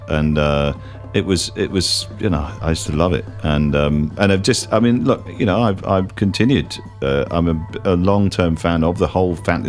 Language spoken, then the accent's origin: English; Bath, South West England, United Kingdom; inviting me to the university in Bath, my hometown.